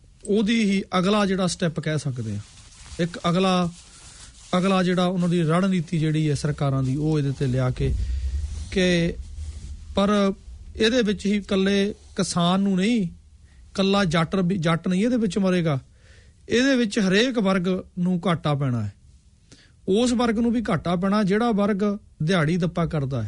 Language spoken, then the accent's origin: Punjabi; Punjab, India; born there